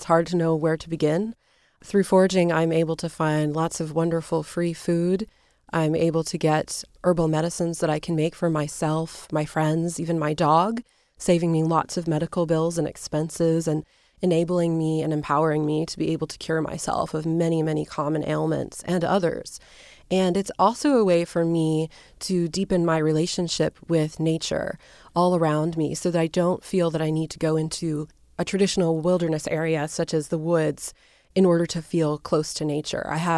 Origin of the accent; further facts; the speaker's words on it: Portland, Oregon, United States; learning how to forage wild plants in my hometown of Portland, Oregon